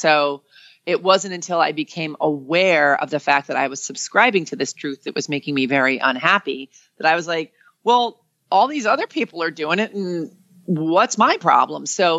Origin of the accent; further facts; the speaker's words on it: New York, United States; And I'm from New York. I'm impatient.